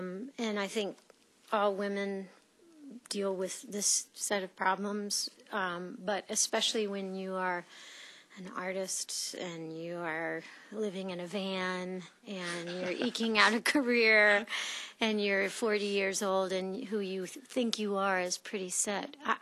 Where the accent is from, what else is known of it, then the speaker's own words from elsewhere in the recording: North Carolina, United States; also born or lived in New York City; I do. And I'm from North Carolina. I've always had one foot and one half of my heart in North Carolina and then one half of my heart in other places where I've lived.